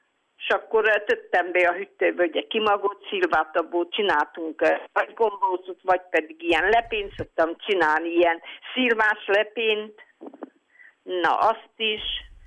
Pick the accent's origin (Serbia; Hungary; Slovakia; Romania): Hungary; Dobó; Én itt születtem.